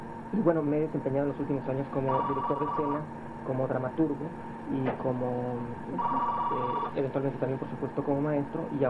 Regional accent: Tijuana, Baja California, Mexico; soy nativo de aquí. Yo nací en Tijuana en septiembre del 60, y bueno, estudié aquí hasta la preparatoria, me fui a México a hacer la carrera en la universidad, en la UNAM, en México, regresé, me volví a ir a México a seguir estudiando, volví a regresar

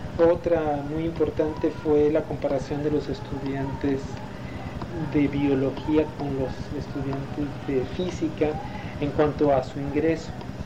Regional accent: Ensenada, Baja California, Mexico; also born or lived in Mexico City; Soy nativo de Ensenada, y en México y fuera de Ensenada, pues estuve cerca de 12 años. Entonces dije, bueno, me cansó un poco el ritmo de México y regresé a Ensenada, queriendo estar en una ciudad más tranquila.

